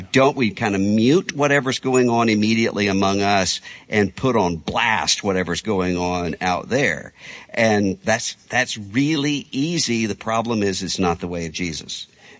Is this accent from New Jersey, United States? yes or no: no; Mississippi, United States; I'm from Mississippi, think about the Jim Crow era.